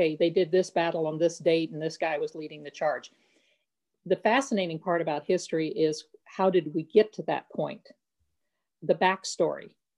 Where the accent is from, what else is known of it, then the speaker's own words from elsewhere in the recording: Winterset, Iowa, United States; I'm from Winterset, Iowa, which is John Wayne's hometown.